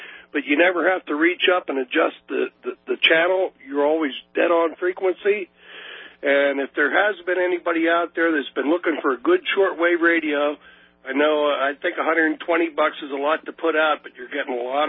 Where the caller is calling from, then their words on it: Pittsburgh, Pennsylvania, United States; Illuminati territory, right out of Pittsburgh.